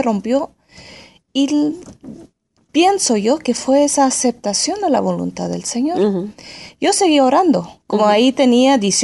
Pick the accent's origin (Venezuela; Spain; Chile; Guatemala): Guatemala; now in Brazil; yo un año me fui de Guatemala a Brasil.